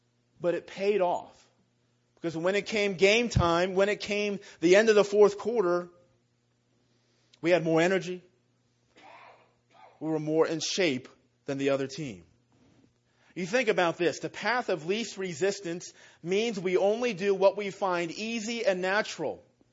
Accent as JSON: {"language": "English", "town": "West Milton", "region": "Ohio", "country": "United States", "tie": "born or raised there", "said": "We have a community park where I grew up in West Melton, in Miami County."}